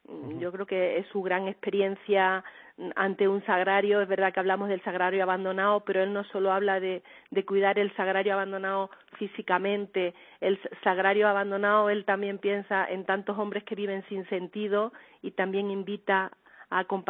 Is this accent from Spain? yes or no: yes; Seville, Andalusia, Spain; Tenéis que perdonar, yo soy sevillana